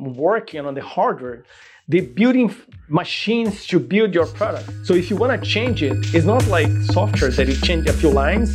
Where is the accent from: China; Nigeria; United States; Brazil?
Brazil; Bahia; I came from Bahia, Brazil, and it's a place by the beach.